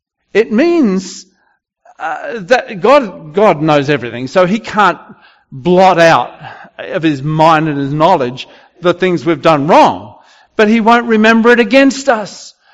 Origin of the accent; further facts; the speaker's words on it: Australia; I'm from Australia. I don't know whether you could tell, but anyway, just in case you couldn't tell. In Australia, in Melbourne, where we live